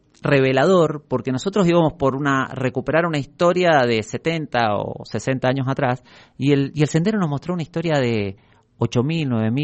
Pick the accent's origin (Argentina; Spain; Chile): Argentina; San Carlos, Mendoza; Soy de San Carlos.